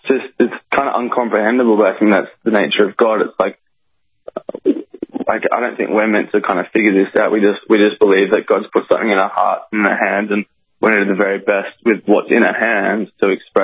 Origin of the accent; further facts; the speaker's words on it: Australia; we're ordinary kids from Australia who were part of a youth ministry